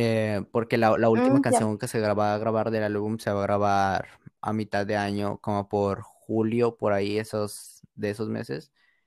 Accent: Durango, Mexico; now in Sonora, Mexico; Soy originario de Durango, pero actualmente vivo en Sonora.

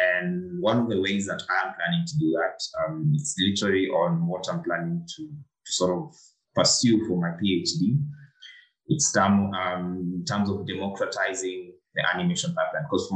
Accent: Eldoret, Uasin Gishu County, Kenya; now in Nairobi, Kenya; my experiences revolve around, you know, growing up in Eldoret, from Eldoret coming to Nairobi for my campus.

